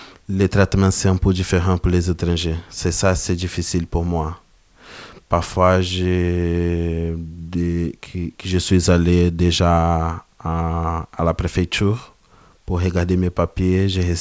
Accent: Nova Iguaçu, Rio de Janeiro, Brazil; French is a second language; now in Rennes, France; j'habite à l'état de Rio, dans une ville, une moyenne ville qui s'appelle Nova Iguaçu. Et j'habite au quartier qui s'appelle Prata. Et c'est un quartier pour moi... de mon enfance

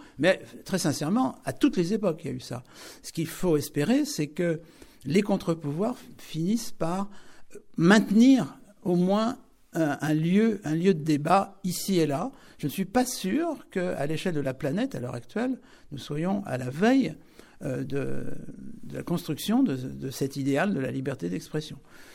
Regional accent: Rennes, Brittany, France; also born or lived in Fougères; je suis né à Fougères, j'ai grandi à Rennes, dans une atmosphère catholique.

